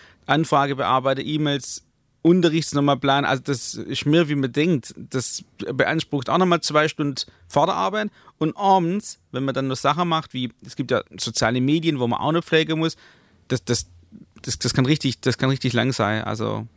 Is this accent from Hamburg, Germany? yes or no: no; Hemmendorf, Baden-Württemberg, Germany; Ich komme ja aus Hemmendorf bei Rothenburg am Neckar.